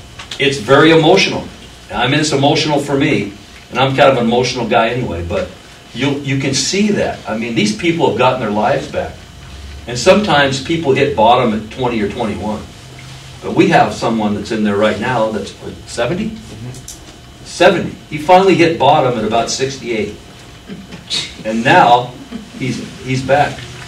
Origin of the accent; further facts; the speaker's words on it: Monmouth, Oregon, United States; You know, I've lived in Polk County my whole life. My mom lives in the same house I grew up in Monmouth, and my mother-in-law lives in Independence.